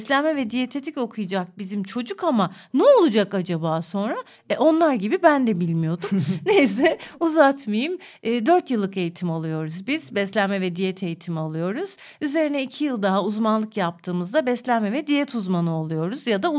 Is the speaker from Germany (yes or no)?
no; Mersin, Turkey; accent: Çukurova; ben Çukurova kızıyım. Benim dedem Antakyalı, babam Adanalı, annem Tarsuslu, ben Mersin'de doğdum büyüdüm. Nilay'cığım biz E'leri açık söyleriz. Benzer deriz, benzin deriz.